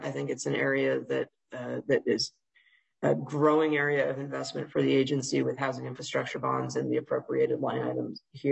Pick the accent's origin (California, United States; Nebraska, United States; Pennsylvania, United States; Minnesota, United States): Minnesota, United States; Fridley; There's one just a mile away from where I grew up in Fridley, where you've got old manufactured home communities.